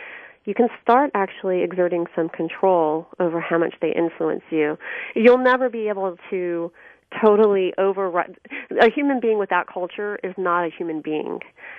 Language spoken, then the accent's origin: English; the South, United States; And I'm very interested in religious culture growing up in the South, where I was raised Methodist, which is a mainline liberal Protestant tradition, but I was surrounded by Baptists